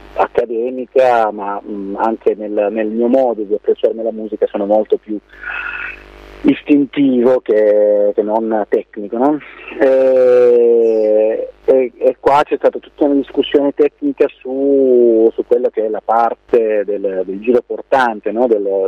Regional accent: Sardinia, Italy; also born or lived in Serbia; now in Bologna, Italy; In Sardegna, sono cresciuto in Sardegna, poi sono venuto, sono trasferito a Bologna per fare l'università

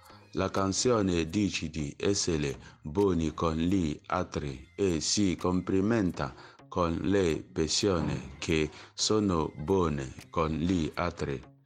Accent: South East, Nigeria; Italian is a second language; È una bella canzone della legione da dove vengo, a East della Nigeria, il Biafra

